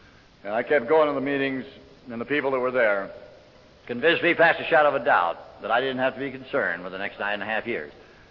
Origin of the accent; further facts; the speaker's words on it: Los Angeles, California, United States; the fact that I'm from Los Angeles, and I thought anybody from L.A. has got to be hacked one way or another.